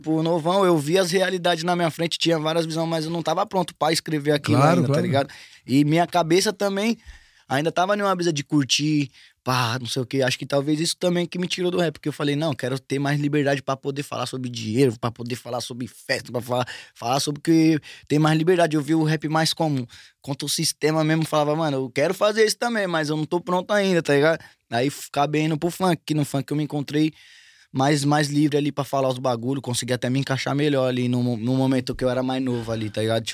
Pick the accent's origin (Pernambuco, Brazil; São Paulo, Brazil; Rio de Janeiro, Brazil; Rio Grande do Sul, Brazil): São Paulo, Brazil; Eu sou lá do Vila Aurora, na Zona Norte ali de São Paulo, tá ligado?